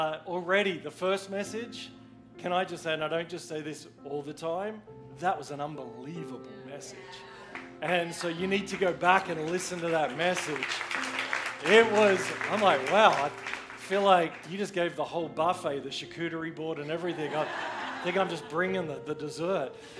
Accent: Australia; I mean, I'm Australian at the end of the day.

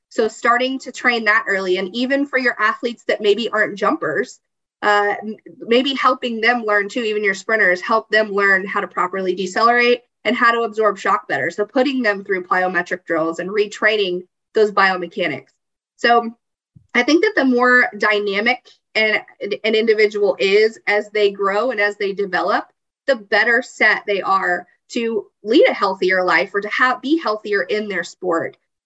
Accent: Texas, United States; I know I'm from Texas, but I love California too.

